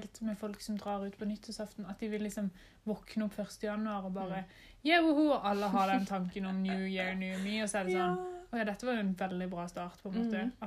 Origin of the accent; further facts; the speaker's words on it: Kristiansand, Agder, Norway; Jeg var jo hjemme i Kristiansand i en måned, nesten.